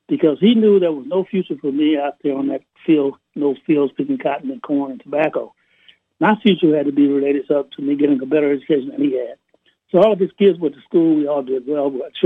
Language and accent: English; Georgia, United States; born there; also born or lived in Mississippi; I was born in Georgia in 1942. I'll be 81 next month, if God's willing.